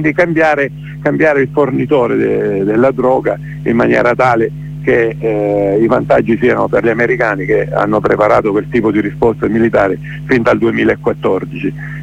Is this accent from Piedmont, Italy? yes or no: no; Brindisi, Apulia, Italy; vengo però da Brindisi